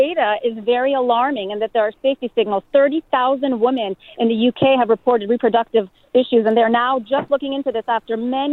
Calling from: Reston, Virginia, United States; from Rest, Virginia.

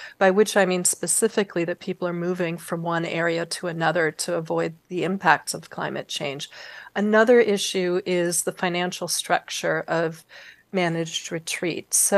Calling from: California, United States; I'm phoning in from California, so we talk about it here.

